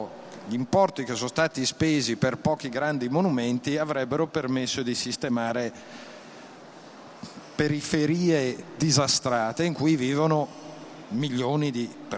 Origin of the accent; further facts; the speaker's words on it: Milan, Lombardy, Italy; Io vengo da Milano.